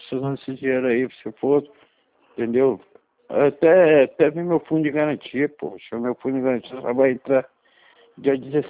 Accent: Santo André, São Paulo, Brazil; Não, mas São Paulo, eu sou de Santo André.

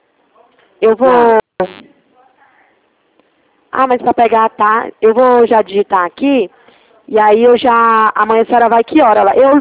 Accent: Ribeirão Preto, São Paulo, Brazil; Sou de Ribeirão.

